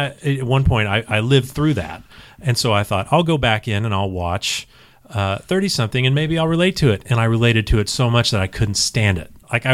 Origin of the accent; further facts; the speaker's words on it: Indiana, United States; I grew up in Indiana, so that's not that's not really true.